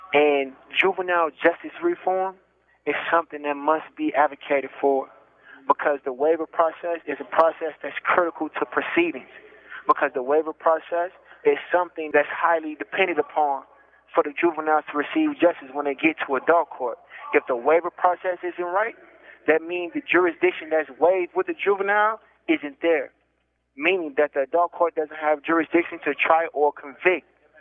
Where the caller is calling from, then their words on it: Indiana, United States; And I'm calling from the Wabash Valley Correctional Facility in Indiana.